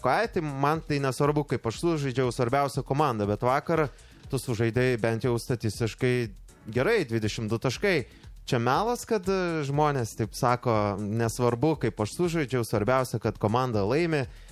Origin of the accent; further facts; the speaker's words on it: Biržai, Panevėžys County, Lithuania; accent: Biržai dialect; Mes nesam pažįstami, bet esam iš Biržų, iš to pačio krašto. Tai, mėly klausytojai, žinokit, ir pašnekesys bus vykdomas ta tarmiška biržiečių kalba.